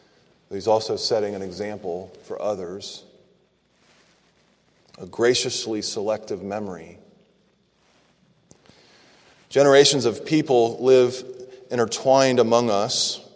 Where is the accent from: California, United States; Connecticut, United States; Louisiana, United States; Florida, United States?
Florida, United States; Orlando; All right, well, I grew up in Orlando, Florida, so I think of Hammond as around here myself, but I'll learn.